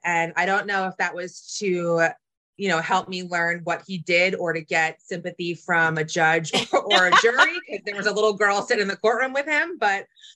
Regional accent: Boston, Massachusetts, United States; now in Philadelphia, United States; So I was raised in Boston, ended up back in Philly.

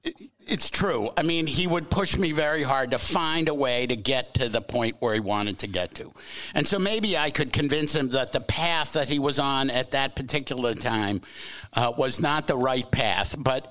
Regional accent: Massachusetts, United States; when I was growing up outside of Boston, our baseball team was a union-sponsored team.

